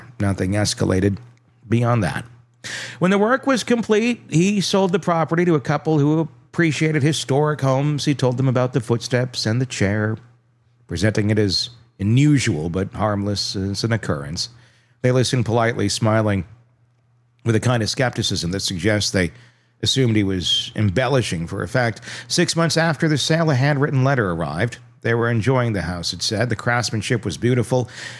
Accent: Wisconsin, United States

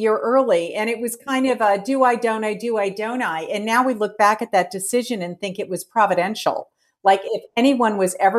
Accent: Colorado, United States; I grew up in Colorado. We've always had a house there.

